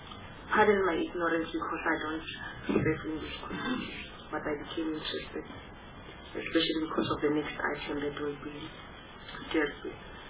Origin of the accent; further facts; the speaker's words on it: North West, South Africa; I come from the Northwest Province